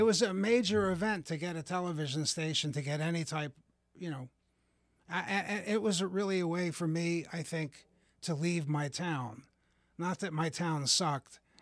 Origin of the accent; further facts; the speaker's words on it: Levittown, Pennsylvania, United States; And I'm from this area, and I grew up in Levittown.